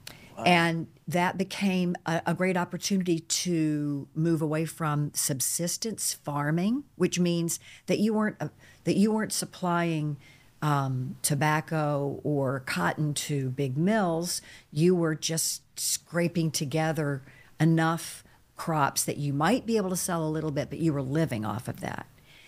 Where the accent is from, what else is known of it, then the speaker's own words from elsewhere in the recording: Charlotte, North Carolina, United States; I was fortunately born into a stable and loving family. In 1961 in Charlotte, North Carolina